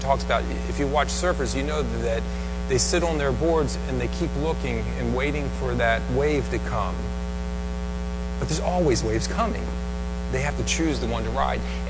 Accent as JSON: {"language": "English", "country": "United States", "said": "Sylvie's from France, I'm from the States"}